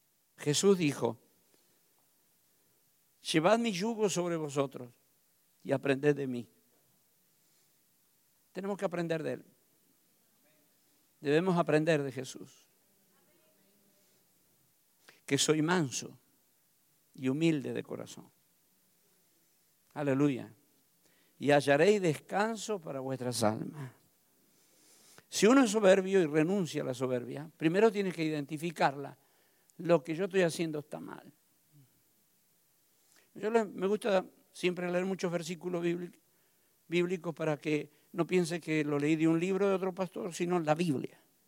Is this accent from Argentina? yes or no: yes; Argentina; now in Miami, United States; Pero aquí yo soy argentino.